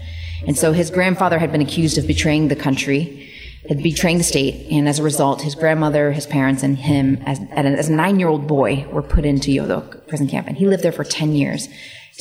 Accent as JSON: {"language": "English", "town": "Lansing", "region": "Michigan", "country": "United States", "tie": "born or raised there", "said": "I was born in Michigan."}